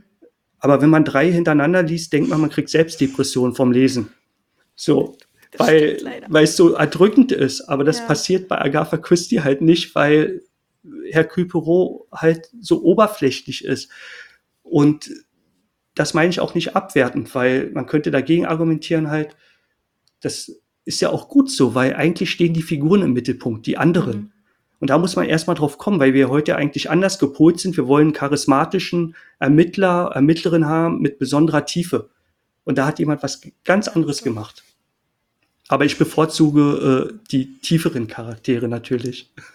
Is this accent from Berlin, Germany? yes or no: yes; Berlin, Germany; für mich als Berliner